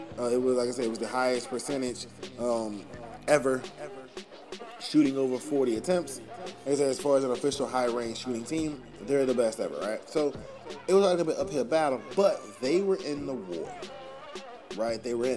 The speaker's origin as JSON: {"language": "English", "town": "Baton Rouge", "region": "Louisiana", "country": "United States", "said": "Like for me, I'm from Baton Rouge, but I went to college in Hammond."}